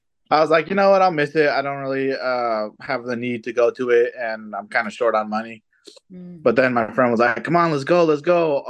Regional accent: Fremont, California, United States; I was born here in Fremont. Lived like I'd say most of it, but there was a portion and when I was younger where we had to move a lot

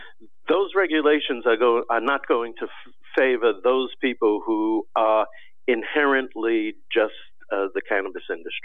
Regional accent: Washington, District of Columbia, United States; I'm in Washington. I grew up in Washington. I've been a Washington business.

